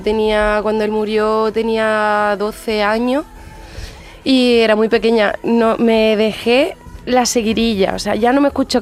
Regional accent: Andalusia, Spain; Hemos estado en Úbeda y también estuve en mi pueblo en el Festival Flamenco de allí.

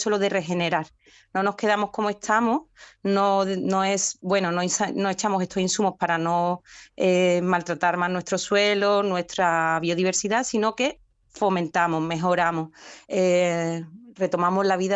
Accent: Los Barrios, Andalusia, Spain; pertenece al término de Los Barrios, yo soy de Los Barrios

